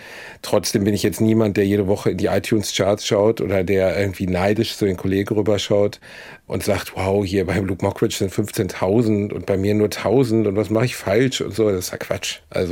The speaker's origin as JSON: {"language": "German", "region": "North Rhine-Westphalia", "country": "Germany", "said": "Ich bin Westfale, weißt du?"}